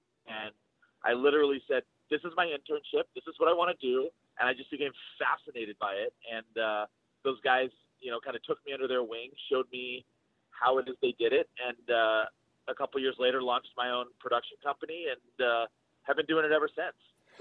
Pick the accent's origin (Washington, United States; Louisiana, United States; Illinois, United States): Washington, United States; Seattle; I'm from Seattle, Washington, played quarterback at the University of Arizona, and then went on to play a few years pro, one with Buffalo, three in Canada, two in Europe.